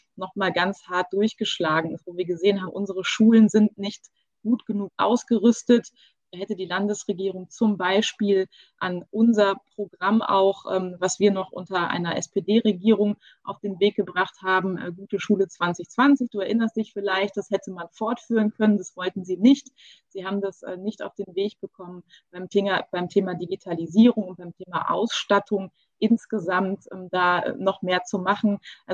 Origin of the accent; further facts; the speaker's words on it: Duisburg, North Rhine-Westphalia, Germany; im Unterschied zu meiner Heimatstadt Duisburg